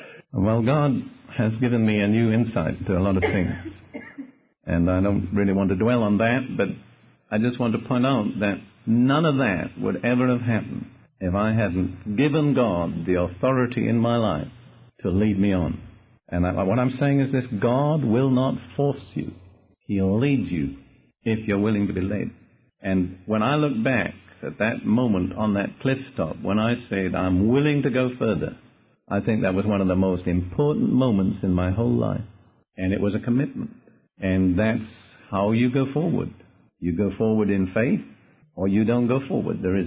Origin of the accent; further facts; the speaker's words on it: United Kingdom; now in United States; I'm still a British citizen, too. And I respect and honor my own country.